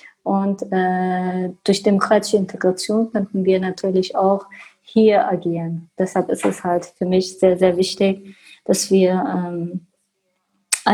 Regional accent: Germany; Wir sind hier mittlerweile in Deutschland. Ich bin auch hier aufgewachsen, aber mein Herz schlägt für meinem Land, für meine Heimat. Aber ein Teil von mir ist auch hier, weil ich hier auch eingebunden bin, weil ich hier auch meine Kindheit aufgewachsen bin.

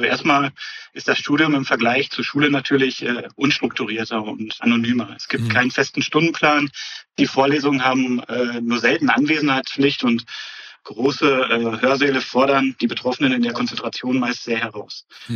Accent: Münster, North Rhine-Westphalia, Germany; gehen wir einfach mal beispielsweise von meiner Heimatstadt Münster aus.

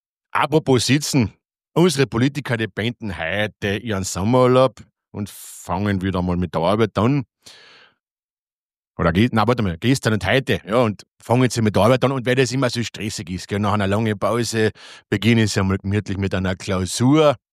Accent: Austria; Früher sind wir Österreicher über die Grenze gefahren zum Zigarettenschmuggeln

